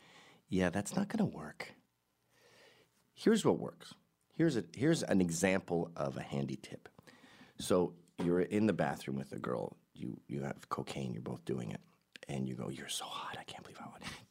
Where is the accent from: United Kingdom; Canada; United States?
Canada; Montreal, Quebec; I come from Montreal